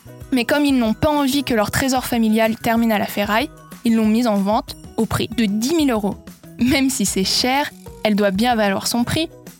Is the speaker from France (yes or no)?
yes; Paris, Île-de-France, France; Je suis née à Paris et j'y vis depuis toujours